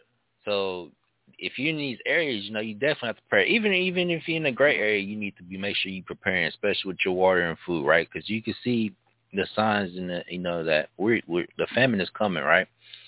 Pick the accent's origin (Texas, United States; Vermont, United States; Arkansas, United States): Arkansas, United States; Hey, so I'm from Arkansas, and I remember back then when I was in the congregation teaching to them